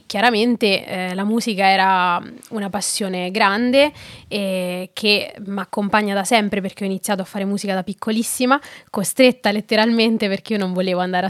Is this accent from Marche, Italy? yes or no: yes; Montelupone, Marche, Italy; Ho 27 anni, vengo dalle Marche, da un paesino che si chiama Montelupone, che io amo, è bellissimo.